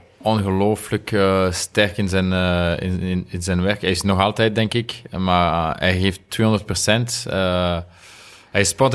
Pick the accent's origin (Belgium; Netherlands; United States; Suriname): Belgium; Wallonia; Omdat ik ben van Remouchon en de rivier Amblève noemt ze. Is daar.